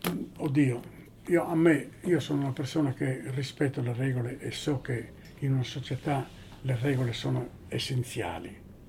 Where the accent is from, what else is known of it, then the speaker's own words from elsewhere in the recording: Sardinia, Italy; io provengo dalla Sardegna e noi l'etichetta del bandito ce l'hanno appioppata già dall'Ottocento